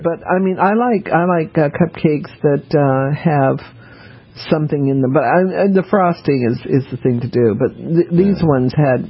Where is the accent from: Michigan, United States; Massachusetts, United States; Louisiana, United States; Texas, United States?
Louisiana, United States; New Orleans; born there; I was born in New Orleans, so I was just kidding.